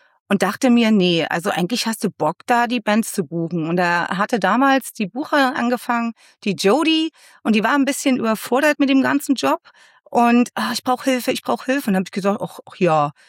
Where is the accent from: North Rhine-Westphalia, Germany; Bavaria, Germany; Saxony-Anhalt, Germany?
Saxony-Anhalt, Germany; Köthen; Genau, ich komme aus Köthen. Ja. Eigentlich der schönen Bachstadt Köthen mittlerweile hat es leider einen anderen Namen bekommen, aber ja, ich bin Ossi und bin da sehr gerne aufgewachsen.